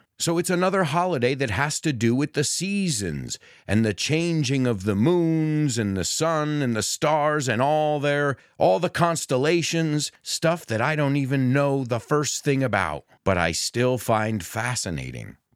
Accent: New York, United States; And growing up in New York around a lot of Jewish people, I knew a lot about Passover.

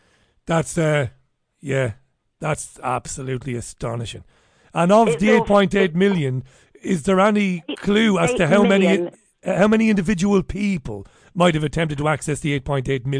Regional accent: Ireland; Growing up in Ireland, and a very good friend of mine was abused by a bishop.

